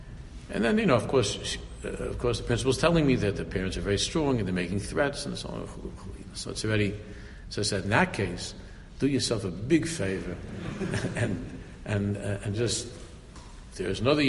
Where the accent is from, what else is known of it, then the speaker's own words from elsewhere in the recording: Queens, New York, United States; I went to YU. I'm not a real chassid. I grew up in Queens.